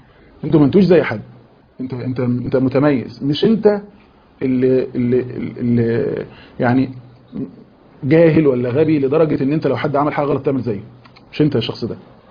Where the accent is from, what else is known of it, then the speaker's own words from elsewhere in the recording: Egypt; او مثلا كارفور عندنا في مصر ولا كده